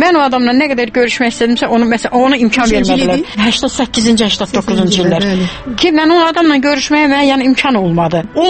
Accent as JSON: {"language": "Azerbaijani", "town": "Aghdam", "region": "Aghdam District", "country": "Azerbaijan", "tie": "born or raised there", "said": "Yəni anam Ağdamdandır, atam Zərdabdandır. Ailə dağıldığına görə anam da gəldi. Oxuduğuna görə mən nənəmin yanında qaldım, böyüdüm Ağdamda. 7-ci sinifdə oxuyurdum."}